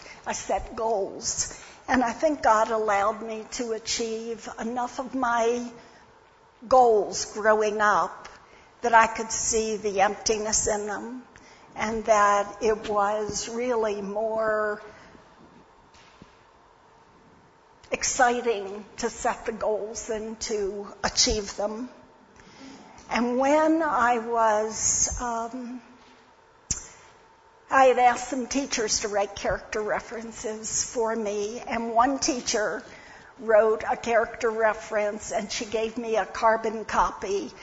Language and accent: English; Maryland, United States; I grew up in Maryland.